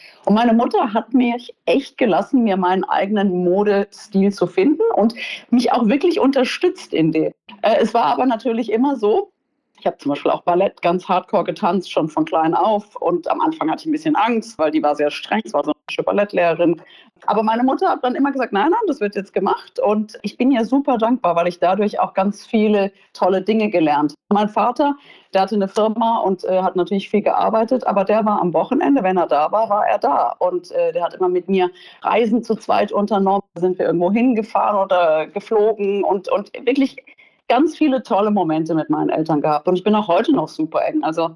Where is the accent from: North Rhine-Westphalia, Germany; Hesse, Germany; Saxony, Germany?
Hesse, Germany; Also ich bin im Taunus groß geworden, mehr auf dem Land und wirklich draußen.